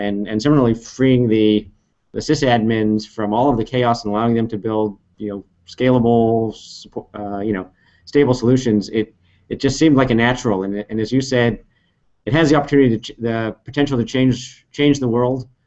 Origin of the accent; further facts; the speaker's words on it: Cupertino, California, United States; I grew up in Cupertino, so my first Silicon Valley job was cutting apricots, and they paved over the orchard and they built Apple headquarters there.